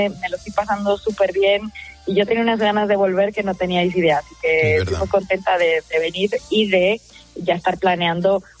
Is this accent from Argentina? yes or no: no; Madrid, Community of Madrid, Spain; accent: Madrid; llevo aquí como 2 semanas más o menos. Y en estas 2 semanas como que he vuelto a mi ser con mi acento de aquí, de Madrid